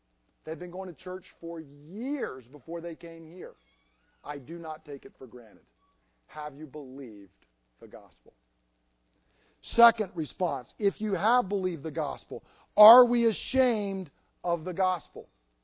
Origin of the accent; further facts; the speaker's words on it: Georgia, United States; See, I grew up in Georgia, and every time I go back down home, having just been down there last week, I'm amazed.